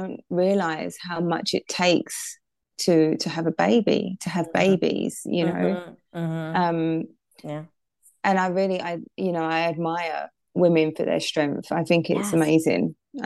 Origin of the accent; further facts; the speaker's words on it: London, United Kingdom; also born or lived in Dominican Republic; I am British. I was born and raised in London. But I spent 6 years in the Dominican Republic